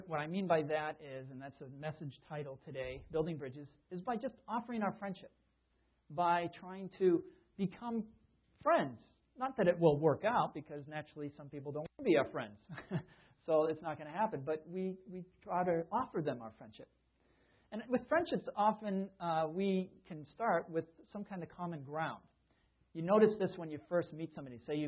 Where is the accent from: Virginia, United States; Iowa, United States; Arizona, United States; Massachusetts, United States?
Massachusetts, United States; And now this is in Massachusetts. We're both from Massachusetts.